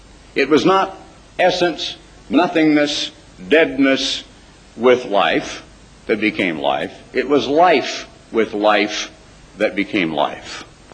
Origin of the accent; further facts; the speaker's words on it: Portland, Oregon, United States; born there; Now, I was born in Portland, Oregon, 65 years ago, I think today over there, or maybe yesterday, in Portland, Oregon.